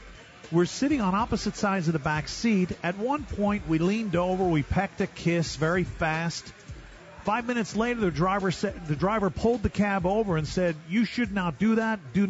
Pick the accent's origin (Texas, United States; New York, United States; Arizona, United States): New York, United States; Brooklyn; something that happened in my hometown of Brooklyn, New York.